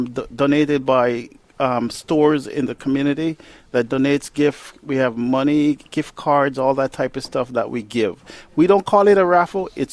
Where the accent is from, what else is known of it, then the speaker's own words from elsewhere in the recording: Jamaica; Yeah, man. Jamaica, man. Yes.